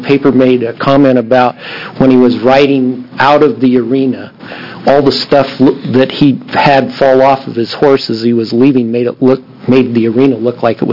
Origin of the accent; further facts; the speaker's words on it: Pendleton, Oregon, United States; also born or lived in Portland; I grew up in Pendleton, Oregon. my father worked for the state, and I, as a young child, as a high schooler, had to go to Portland, and I graduated from Grant High School.